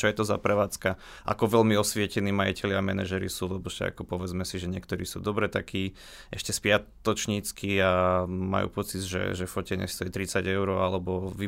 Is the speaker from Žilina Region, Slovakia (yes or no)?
no; Banská Bystrica, Banská Bystrica Region, Slovakia; keďže aj u nás v Banskej Bystrici v podstate okrem jednej reštaurácii to je neexistujúci segment